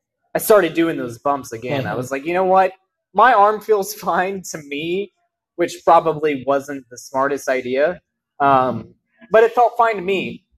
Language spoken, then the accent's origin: English; Missouri, United States; now in Kentucky, United States; I'm not originally from here. I'm from Missouri. I moved from Missouri to Kentucky to be able to wrestle.